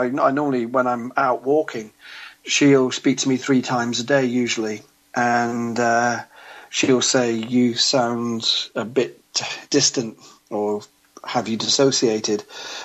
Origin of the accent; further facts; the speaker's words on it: England, United Kingdom; That's the world I grew up. I grew up as in Protestant England, and that's maybe I'm just hardwired to think right.